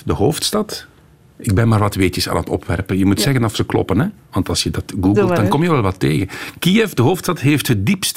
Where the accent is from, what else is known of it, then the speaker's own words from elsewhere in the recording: Flanders, Belgium; Wij Vlamingen, wij trekken